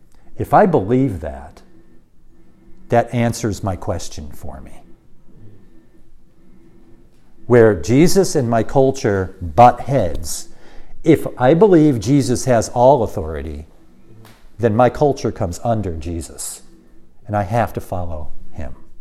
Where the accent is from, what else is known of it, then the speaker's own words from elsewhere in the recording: United States; And so I'm an American. I grew up in America. I know America. I know American culture. It's my culture.